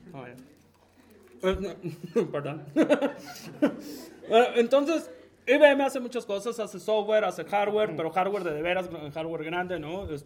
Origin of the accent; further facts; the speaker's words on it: Cabo San Lucas, Baja California Sur, Mexico; Entonces, ahí en mi pueblo, yo soy de Los Cabos, de Cabo San Lucas en específico.